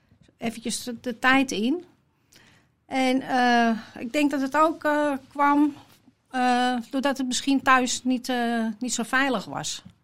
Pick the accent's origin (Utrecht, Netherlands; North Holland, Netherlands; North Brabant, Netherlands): North Holland, Netherlands; Den Helder; also born or lived in Amsterdam; Ja, in de Groen van Prinsenstraat. En daar heb ik een stuk van mijn jeugd doorgebracht. En op mijn 8e zijn we verhuisd naar Den Helder.